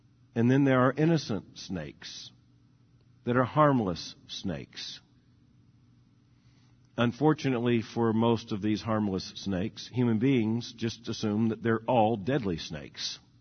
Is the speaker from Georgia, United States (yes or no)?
no; Florida, United States; And growing up in Florida, we were surrounded by snakes all the time.